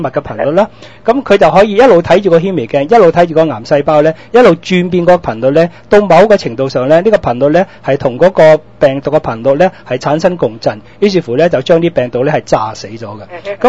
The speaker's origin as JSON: {"language": "Cantonese", "country": "Hong Kong", "said": "咁即係呢個一個好好例子呢俾我哋香港人知道呢"}